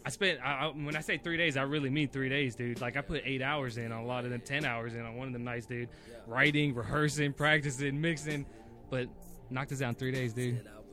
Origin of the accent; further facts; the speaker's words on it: Austin, Texas, United States; But Austin ain't broken, man. I'm from Austin. He's from Austin.